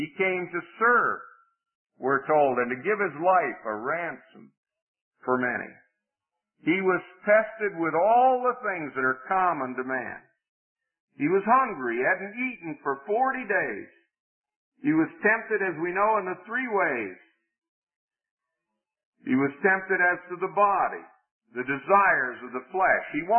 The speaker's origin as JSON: {"language": "English", "region": "the South", "country": "United States", "said": "I'm from the South, and Jimmy's from the South, and I know him."}